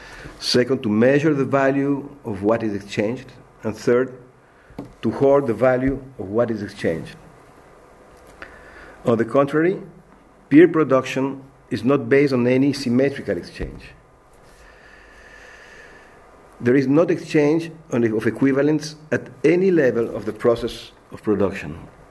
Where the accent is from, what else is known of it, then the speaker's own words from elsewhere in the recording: Paris, Île-de-France, France; English is a second language; I come from France, from Paris.